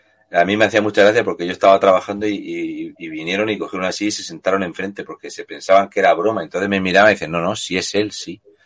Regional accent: Region of Murcia, Spain; Y como somos tontos y de Murcia, vimos unas vacas y nos paramos a echarles una foto.

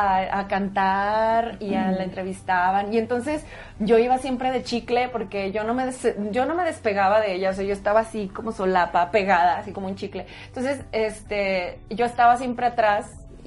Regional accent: Chihuahua, Mexico; Somos de Chihuahua. Hay un canal en Chihuahua, ¿te acuerdas?

